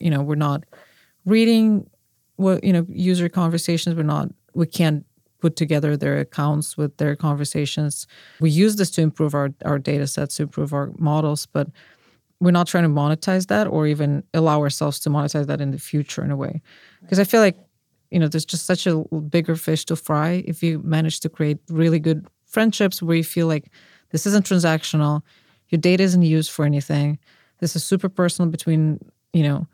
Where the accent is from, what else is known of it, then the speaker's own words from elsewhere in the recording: Russia; And also, I'm from Russia, so I've seen institutions break.